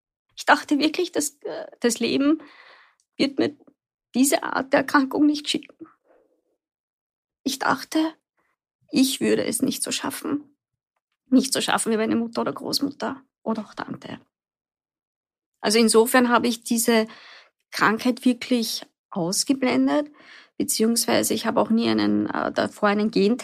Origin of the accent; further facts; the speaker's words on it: Vienna, Austria; Ich bin in Wien aufgewachsen, gemeinsam mit meinem Bruder, bei meinen Eltern.